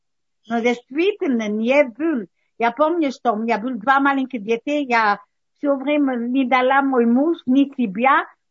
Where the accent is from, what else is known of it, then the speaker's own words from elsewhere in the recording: Belgium; Russian is a second language; now in Israel; Я пришла из Бельгии